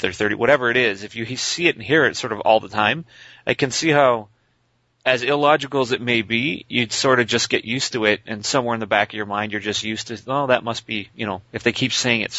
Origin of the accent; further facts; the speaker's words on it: Canada; why Brad and I, as Canadian, as living in Canada and Canadians, kind of view it, I guess, differently or would say different things than our American counterparts